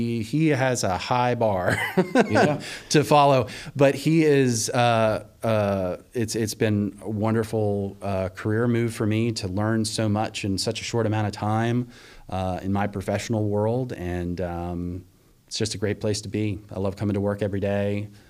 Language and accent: English; Gettysburg, Pennsylvania, United States; I was born and raised in Gettysburg, Pennsylvania. So, you know, it's home.